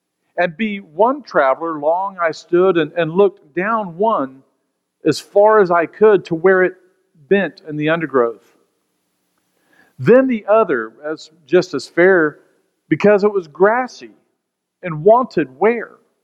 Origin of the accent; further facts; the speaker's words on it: Texas, United States; I grew up in Texas